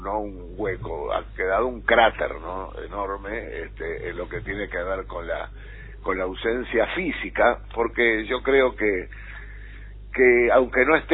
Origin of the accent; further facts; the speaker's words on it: Montevideo, Uruguay; yo soy de la Comercial y nacieron los dos conjuntos acá en la Comercial